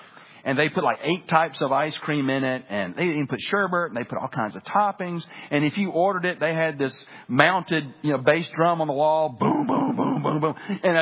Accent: Birmingham, Alabama, United States; Growing up in Birmingham, Alabama, as I did, one of, if not my favorite restaurant in Birmingham

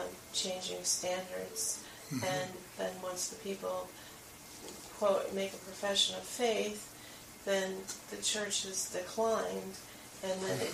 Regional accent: Colorado, United States; We're from Colorado.

